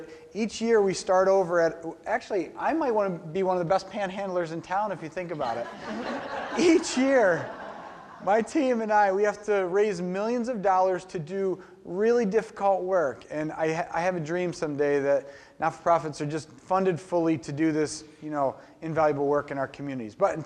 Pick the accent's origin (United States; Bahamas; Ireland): United States; Baltimore, Maryland; So I grew up in Baltimore, and so it's really tough being an Orioles fan these days.